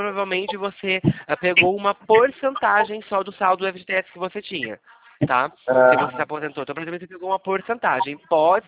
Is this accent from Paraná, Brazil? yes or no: no; Campinas, São Paulo, Brazil; Eu sou daqui de Campinas, né?